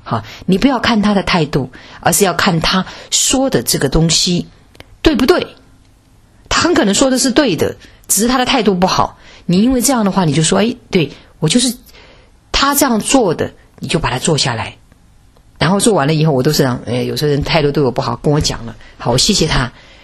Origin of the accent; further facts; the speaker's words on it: Hubei, China; 我是湖北人嘛，湖北人的菜的味道比较重哈